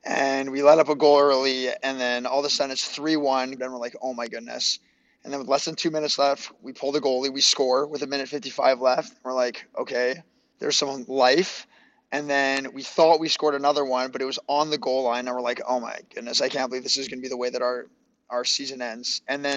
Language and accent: English; Winnipeg, Manitoba, Canada; So I was born and raised in Winnipeg.